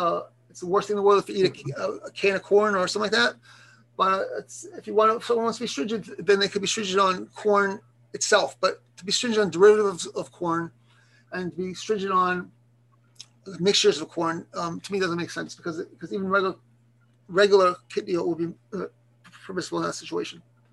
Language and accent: English; Philadelphia, Pennsylvania, United States; New York, I'm from Philadelphia.